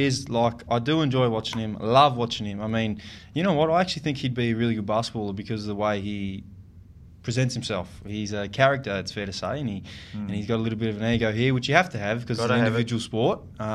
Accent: Australia; being Australian, I'm very patriotic. I love my Australians and Australian cricket. I grew up playing cricket

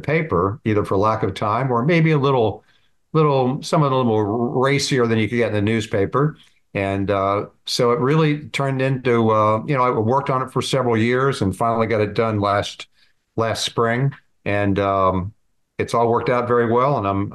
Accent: Hershey, Pennsylvania, United States; When I was growing up in Hershey, Pennsylvania, the host, the head pro there, Jay Weitzel, knew Jack when he was just a kid

